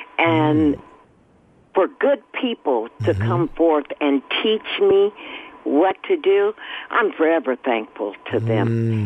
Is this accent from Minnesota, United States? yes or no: no; Oakland, California, United States; I grew up, born and raised in Oakland, and grew up in church, always wanted to be an entertainer.